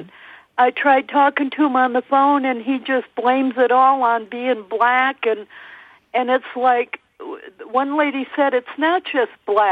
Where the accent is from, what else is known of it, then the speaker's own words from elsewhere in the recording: Chicago, Illinois, United States; born there; And I was born in Chicago. I'm 70 years old. We moved back there when I was 14. I went to Stony Island High School.